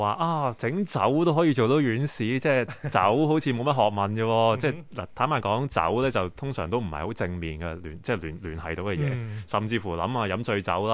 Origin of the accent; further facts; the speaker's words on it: Hong Kong; 呢啲我哋香港人比較熟悉。